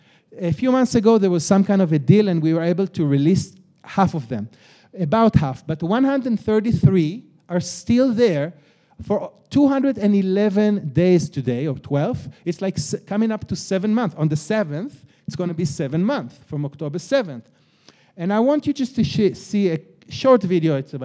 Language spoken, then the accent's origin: English; Jerusalem, Jerusalem District, Israel; I'm from Israel. I'm born and raised in Jerusalem.